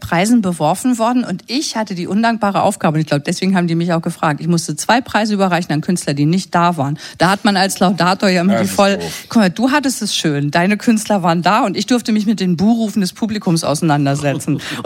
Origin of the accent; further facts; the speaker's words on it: Münster, North Rhine-Westphalia, Germany; In meiner Heimat. Münster.